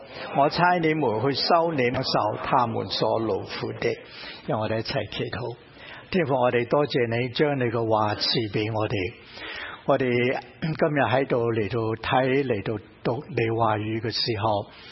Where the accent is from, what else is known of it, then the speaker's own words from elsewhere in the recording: China; 这些是我们中国人的厨房里面是很难想象没有的